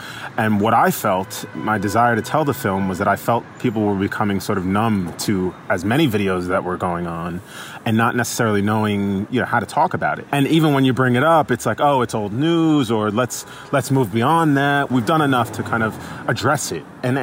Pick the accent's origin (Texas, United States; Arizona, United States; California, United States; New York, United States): New York, United States; Staten Island; We grew up together in Staten Island, where Eric Garner got killed.